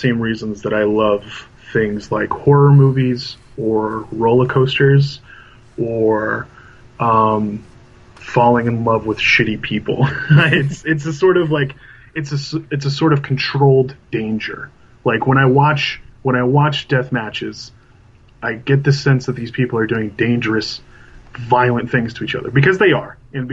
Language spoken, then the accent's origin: English; Indiana, United States; I can't exactly say that I'm exactly like the people here in my hometown, my home state of Indiana, who are watching death matches.